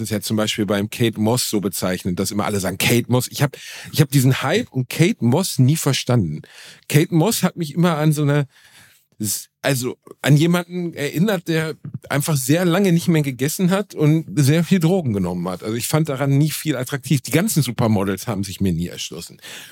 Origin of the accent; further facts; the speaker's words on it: Gelsenkirchen, North Rhine-Westphalia, Germany; Das war einfach mein Zahnarzt als Teenager in Gelsenkirchen.